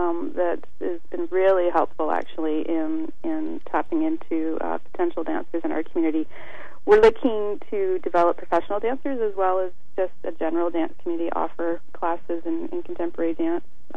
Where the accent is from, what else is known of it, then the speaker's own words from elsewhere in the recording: St. Catharines, Ontario, Canada; also born or lived in Waterloo / Toronto; having, you know, been raised in St. Catharines, you know, I went, you know, I lived in Waterloo, of course, and in Toronto while I was at the school